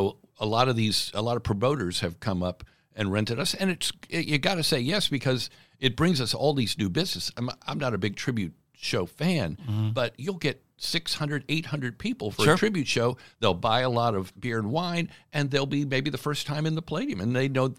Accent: Tampa, Florida, United States; My family's here. I'm from Tampa. Why leave Florida in December?

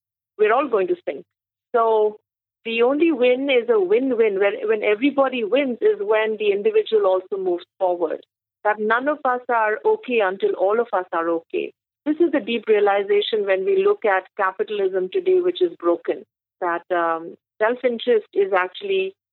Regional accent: India; And I'm from India, and I know my parents came from very middle-class backgrounds

